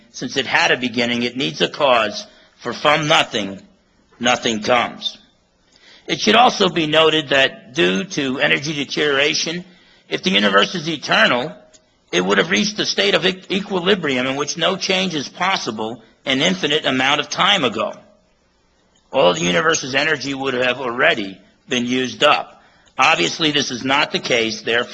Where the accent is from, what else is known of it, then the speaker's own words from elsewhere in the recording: Washington, United States; I'm from Western Washington, so it's nice to drive across and come out here to Eastern Washington.